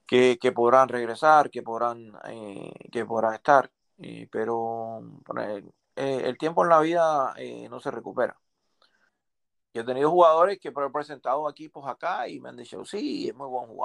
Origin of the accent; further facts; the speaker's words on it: Cuba; vemos como hijos nuestros, como cubanos, como amigos y como familia.